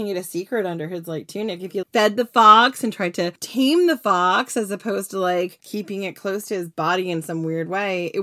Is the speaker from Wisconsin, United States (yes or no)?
no; New York, United States; I'm a girl from Long Island where most of the island is like, you know, just at sea level.